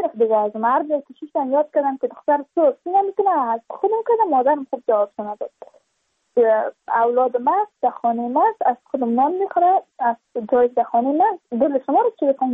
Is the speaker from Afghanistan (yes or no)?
yes; Badakhshan, Afghanistan; چون ما از بدخشان هستیم، یعنی منطقه های دور دستش